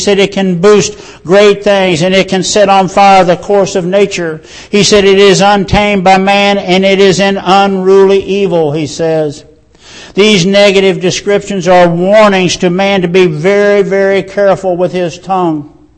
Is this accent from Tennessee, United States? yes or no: no; Beaver Dam, Kentucky, United States; also born or lived in McHenry; Now, where I grew up in Ohio County, Beaver Dam and McHenry, it's called cursing, or more precisely, it's called cussing.